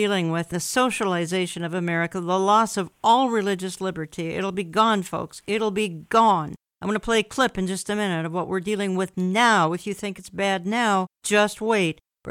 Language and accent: English; Minneapolis, Minnesota, United States; And we've seen some of the work of their hands here in the destruction in our cities, including my hometown, Minneapolis.